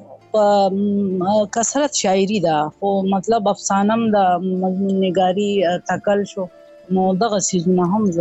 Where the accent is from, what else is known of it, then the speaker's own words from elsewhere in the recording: Charsadda, Khyber Pakhtunkhwa, Pakistan; پختو خپل مورنۍ ژبې ته دی. او کلی مې چې دی پیدایش مې چارسده ده